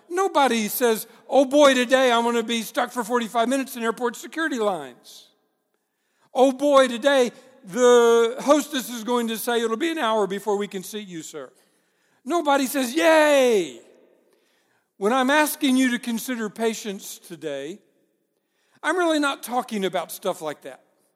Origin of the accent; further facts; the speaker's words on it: Paris, Texas, United States; I grew up in Northeast Texas, a little town called Paris. Little church outside my hometown in Paris, Texas